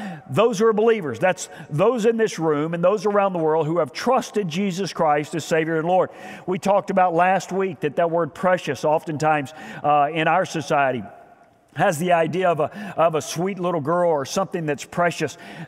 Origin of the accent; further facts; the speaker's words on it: Spring, Texas, United States; born or raised there